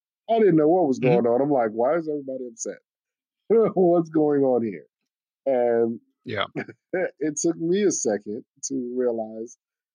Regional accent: Germany; Of course, I grew up in Germany.

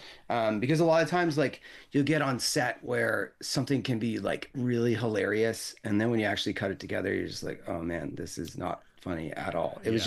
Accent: Peterborough, Ontario, Canada; Like, I grew up in Peterborough, Ontario.

